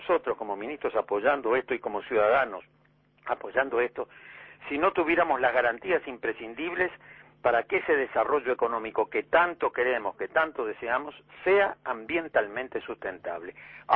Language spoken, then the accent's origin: Spanish; Uruguay